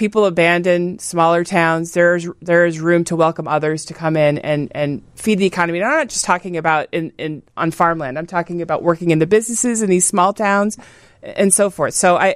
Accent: Nebraska, United States; I am from Nebraska. There is a ton of room in this country.

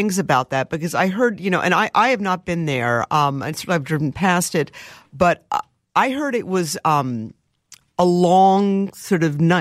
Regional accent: New York, United States; You know, something, and I'm originally from New York

